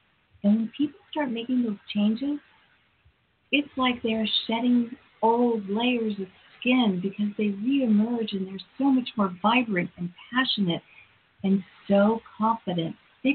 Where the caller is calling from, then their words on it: France; I am coming from France